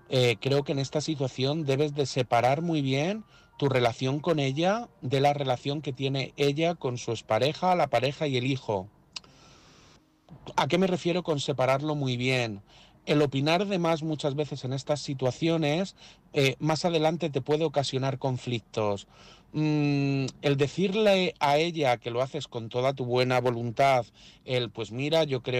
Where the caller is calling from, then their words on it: Madrid, Community of Madrid, Spain; de Madrid